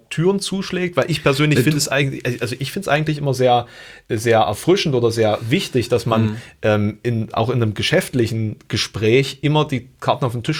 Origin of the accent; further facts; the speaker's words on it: East Germany, Germany; ich komme ja auch aus dem Osten, ne? Das möchte ich hier nochmal erwähnen, auch wenn ich kein DDR-Kind bin, aber diese Art und Weise des Aufwachsens ist natürlich trotzdem durch die Ostsozialisierung geprägt.